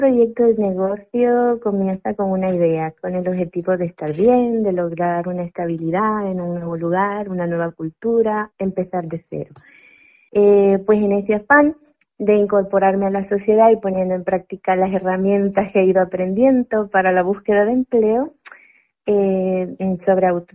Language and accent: Spanish; El Salvador; moved away as an adult; now in Spain; tengo 36 años de edad, sí, yo soy originaria de El Salvador. Uh-huh. Estoy en España desde finales del 2018, vivo con mi hijo